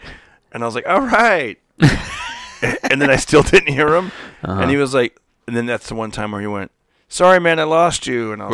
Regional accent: Fresno, California, United States; Yeah, yeah. I grew up in Fresno.

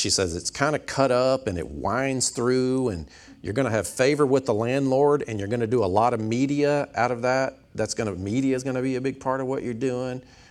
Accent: Tyrone, Georgia, United States; So I grew up in Tyrone, graduated from McIntosh High School, and it just felt like, no, go home.

